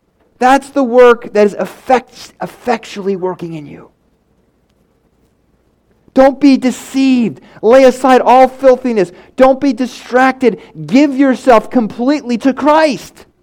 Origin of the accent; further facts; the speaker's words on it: United States; Well, I don't believe in slavery. I'm an American.